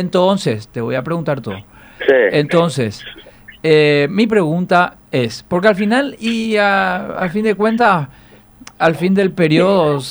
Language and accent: Spanish; Asunción, Paraguay; Yo soy de Sajonia.